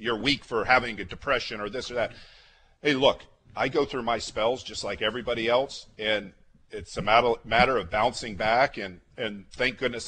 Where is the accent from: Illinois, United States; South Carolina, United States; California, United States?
California, United States; Los Angeles; I'm from Los Angeles. I come out here.